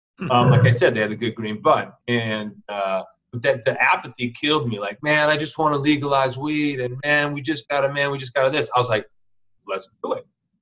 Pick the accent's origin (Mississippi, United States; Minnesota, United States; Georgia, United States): Minnesota, United States; Minneapolis; now in Santa Cruz, United States; I'm from Minneapolis, but I moved out to Santa Cruz. My girlfriend was a junior transfer at Santa Cruz, California. And I was fresh off the boat from Minnesota